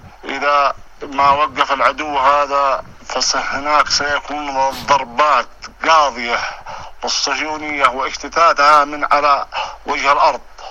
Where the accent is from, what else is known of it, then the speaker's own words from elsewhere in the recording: Yemen; نحن جاهزين أبناء اليمن